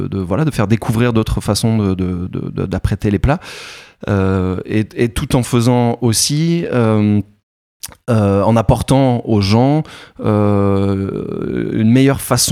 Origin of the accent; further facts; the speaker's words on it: Provence-Alpes-Côte d'Azur, France; moved away; also born or lived in Rennes / England; je suis parti de Provence, j'ai étudié à Rennes, en Bretagne, magnifique région et gens adorables